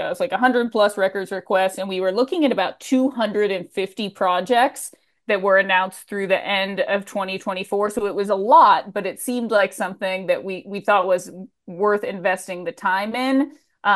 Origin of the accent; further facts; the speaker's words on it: Midwest, United States; I'm from the Midwest as well